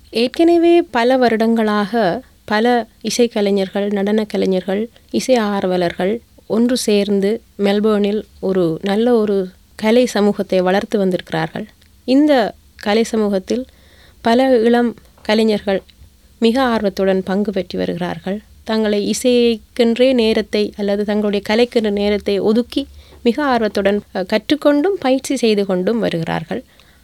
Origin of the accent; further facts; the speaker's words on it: Jaffna, Northern Province, Sri Lanka; moved away as an adult; also born or lived in Singapore; now in Melbourne, Australia; நான் யாழ்ப்பாணத்தில் பிறந்து வளர்ந்து யாழ் வேம்படி மகளிர் கல்லூரியில் உயர்கல்வியை முடித்துக்கொண்டு பின்னர் சிங்கப்பூரில் 5 வருடங்களும் கடந்த 15 வருடங்களாக மெல்பர்னிலும் வசித்து வருகிறேன்.